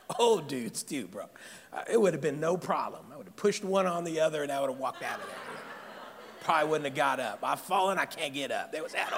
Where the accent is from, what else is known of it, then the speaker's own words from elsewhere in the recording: Sacramento, California, United States; I grew up here in South Sacramento.